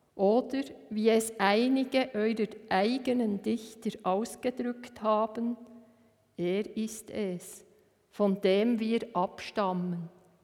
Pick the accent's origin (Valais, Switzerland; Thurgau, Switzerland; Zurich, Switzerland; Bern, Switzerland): Bern, Switzerland; weil als Berner Oberländer, ja, bin ich das etwa gewohnt.